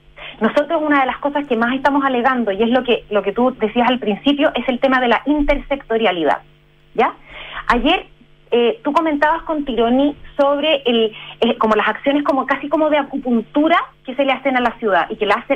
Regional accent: Chile; Si somos todos chilenos

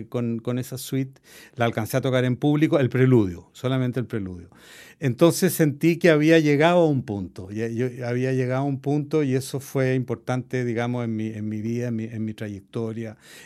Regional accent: Chile; Sobre todo siendo chileno, ¿eh? Esa devoción por Bach es muy chilena.

